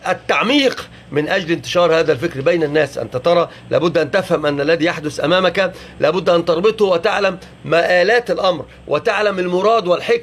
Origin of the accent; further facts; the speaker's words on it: Morocco; وإن عندنا بالمغرب